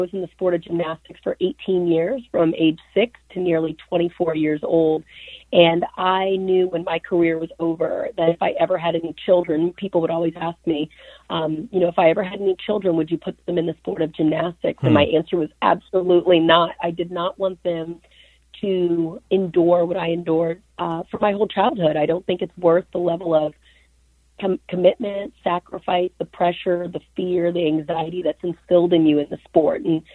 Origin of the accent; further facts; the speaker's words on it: Silver Spring, Maryland, United States; also born or lived in Virginia; I did grow up in the Silver Spring, Tacoma Park, Maryland area, and I love being back in my hometown these days.